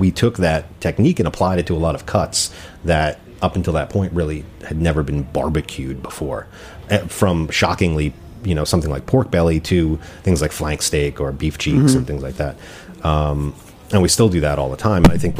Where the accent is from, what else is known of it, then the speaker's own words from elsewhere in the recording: New Jersey, United States; I'm from North Jersey, man. I'm not from Texas or Memphis or, you know.